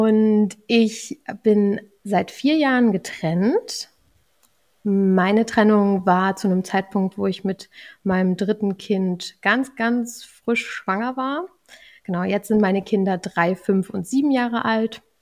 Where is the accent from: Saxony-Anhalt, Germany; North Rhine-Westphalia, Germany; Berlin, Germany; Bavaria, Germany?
Berlin, Germany; Ich komme aus Berlin. Ich wohne hier mit meinen 3 Kindern.